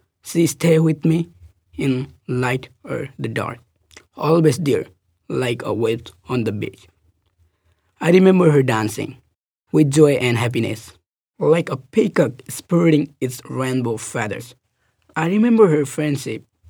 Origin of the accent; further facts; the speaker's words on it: Nepal; I grew up in Nepal. Ethnically, I'm Bhutanese.